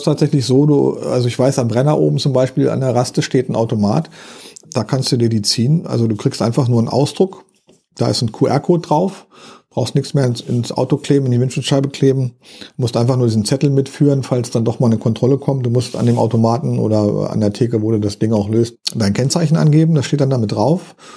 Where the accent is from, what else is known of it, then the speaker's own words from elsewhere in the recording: Lower Saxony, Germany; wir kommen ja aus der Nähe von Hannover, aus dem Großraum